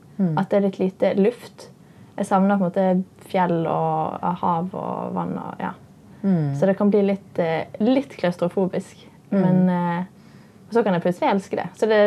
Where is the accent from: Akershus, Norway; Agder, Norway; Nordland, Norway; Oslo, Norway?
Oslo, Norway; now in New York, United States; Som jeg har bodd på veldig mye hjemme I Oslo.